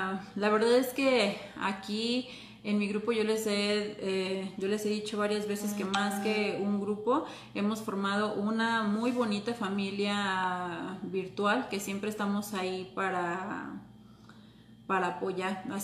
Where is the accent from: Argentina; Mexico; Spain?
Argentina; Yo soy de Argentina y aquí les decimos tortas.